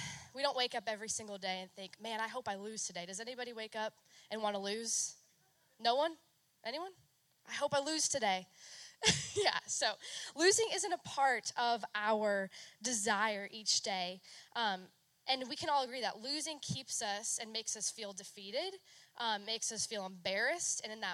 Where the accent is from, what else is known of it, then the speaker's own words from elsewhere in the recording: New Hampshire, United States; I grew up in New Hampshire, so there's like three stories in every house, and basements exist because it's not the swamp of Florida.